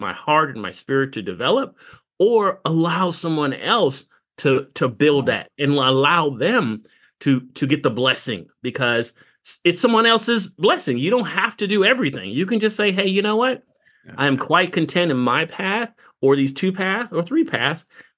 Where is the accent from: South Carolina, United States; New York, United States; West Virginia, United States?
South Carolina, United States; No, I grew up around Parris Island. You cannot tell me nothing about that nonsense.